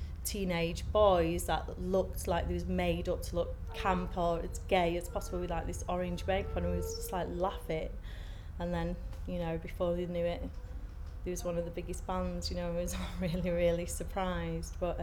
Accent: Manchester, North West England, United Kingdom; I'm 40 and I'm from Manchester.

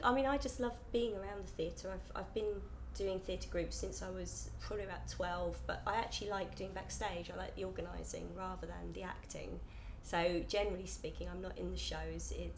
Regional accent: Eastbourne, South East England, United Kingdom; I'm 31, and I'm from Eastbourne.

